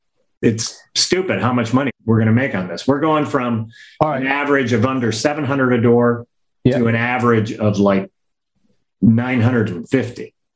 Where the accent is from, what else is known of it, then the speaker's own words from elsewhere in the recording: Detroit, Michigan, United States; But you know, look, I'm from Detroit.